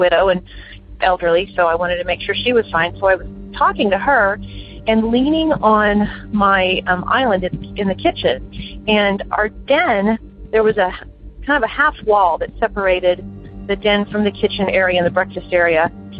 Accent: Houston, Texas, United States; I'm from Houston, Texas.

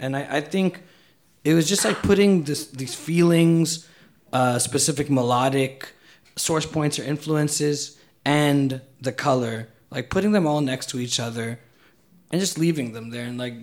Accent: Chennai, Tamil Nadu, India; I'm from Chennai, which is in southern India.

